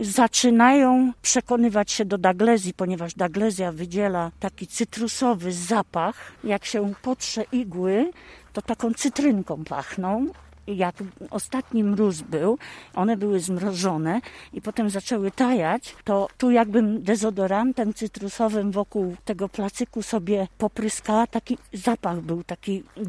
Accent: Stara Kopernia, Lubusz Voivodeship, Poland; jestem ze Starej Koperni.

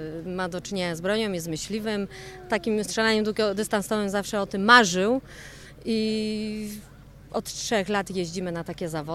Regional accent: Murzasichle, Lesser Poland, Poland; mąż ma na imię Andrzej, jesteśmy z Murza Sichlako, Zakopanego.

